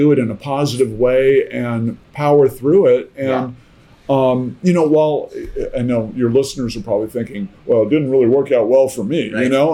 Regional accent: San Francisco, California, United States; I grew up around the Scottish community and a little bit of the Irish community in San Francisco as a young kid, going to all these bagpipe concerts and marching in parades with my dad.

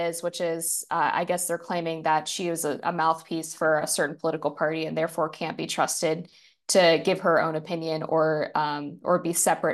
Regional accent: Maryland, United States; And as I'm from Maryland myself, and it's just horrible to watch.

